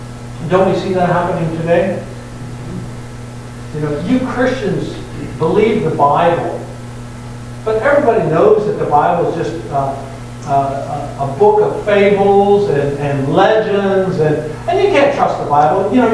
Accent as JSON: {"language": "English", "country": "New Zealand", "said": "we came from New Zealand and we saw this firsthand, we experienced this firsthand."}